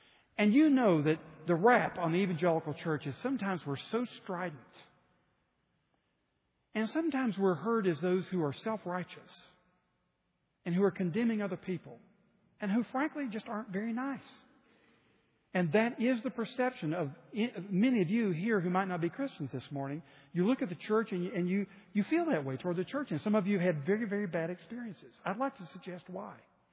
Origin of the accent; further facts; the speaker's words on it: Memphis, Tennessee, United States; you recognize I'm from Memphis.